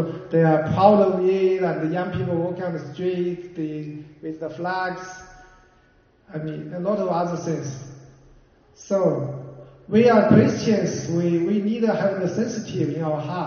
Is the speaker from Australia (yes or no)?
no; China; English is a second language; I grew up in China, which our government don't like the Christianity, obviously. I will say it's a pagan culture.